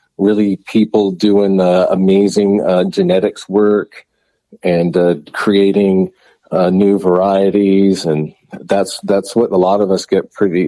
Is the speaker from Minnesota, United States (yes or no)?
no; Covelo, California, United States; And I'm from Covelo